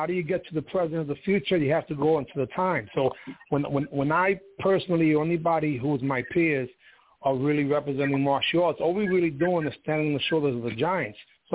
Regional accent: New York City, New York, United States; Growing up in the Bronx during the crack era, I wanted to be away as often as possible to earn income in martial arts tournaments because I was a father, age 17.

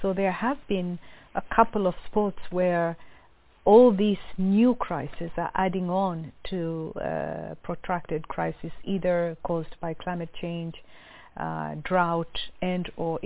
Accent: Kilimanjaro, Tanzania; I'm from Tanzania, coming from Kilimanjaro.

